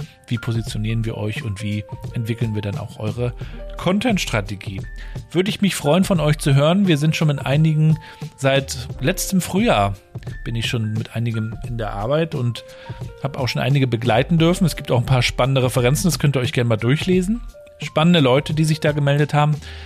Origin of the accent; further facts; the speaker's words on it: Warnemünde, Mecklenburg-Vorpommern, Germany; Nicht aus Rostock, wenn man jetzt ganz streng bei der Sache ist. Ne? Ich bin ja in Warnemünde groß geworden. Es ist ja eigentlich ein Stadtteil von Rostock